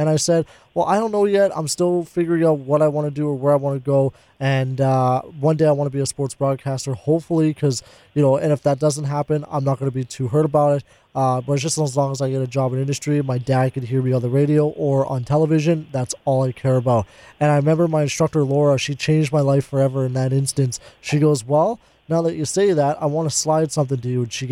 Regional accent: Lac La Biche, Alberta, Canada; you guys started in my hometown of Lac-O-Bish. I grew up listening to that station, going up and down the roads many times over.

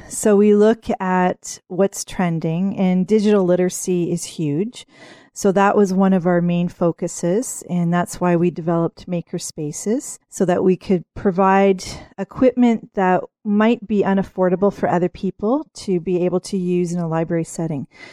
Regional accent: Ontario, Canada; I am born and raised in Norfolk County. My parents lived on Highway 6 outside of Port Dover, went to school in Port Dover, and then left to go to school at Fanshawe College in London

